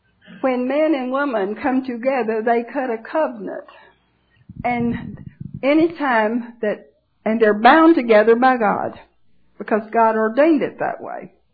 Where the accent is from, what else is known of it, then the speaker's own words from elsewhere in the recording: Tennessee, United States; I'm from Tennessee, as you know.